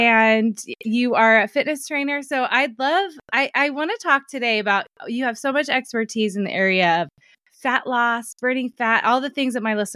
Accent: California, United States; We're talking about how I'm from California, very much of a wimp when it comes to cold weather

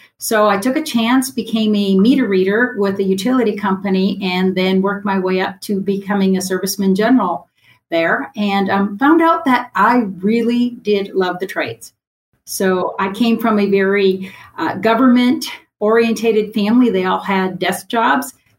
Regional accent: South Dakota, United States; I'm from South Dakota, cold country up here.

